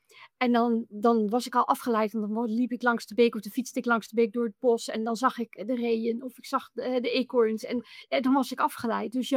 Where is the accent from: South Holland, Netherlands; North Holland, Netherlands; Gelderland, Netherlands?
Gelderland, Netherlands; Ik ben geboren aan de Duitse grens, kom eigenlijk uit de Achterhoek.